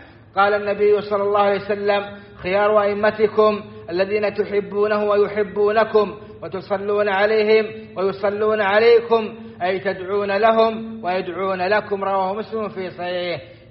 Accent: Saudi Arabia; إن من نعم الله على بلادنا السعودية

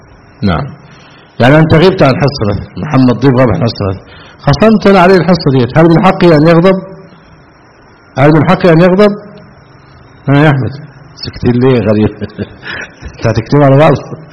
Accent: Egypt; عندنا في مصر

